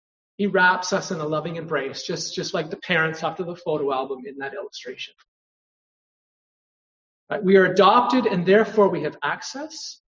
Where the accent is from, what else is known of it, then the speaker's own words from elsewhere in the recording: Canada; I'm a man, I'm a Canadian, I'm a father, I'm a husband, I'm a priest.